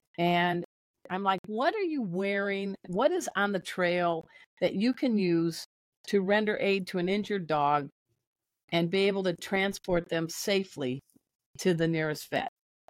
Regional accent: Crown Point, Indiana, United States; now in Dallas, United States; I'm in Dallas. I'm not from Dallas. I'm a fugitive. I grew up in Chicago, just like near JD and near Chicago, Crown Point, Indiana.

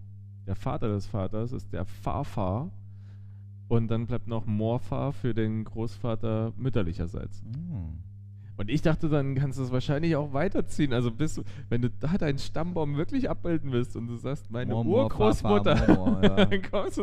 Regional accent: Saxony, Germany; Das erste Mal, als ich in Leipzig war, ich komme ja auch aus Sachsen

